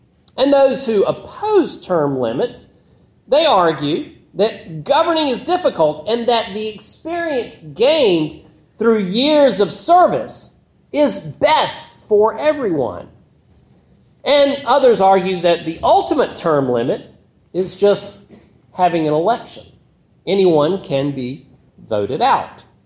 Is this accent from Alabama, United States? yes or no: yes; Alabama, United States; In my home state of Alabama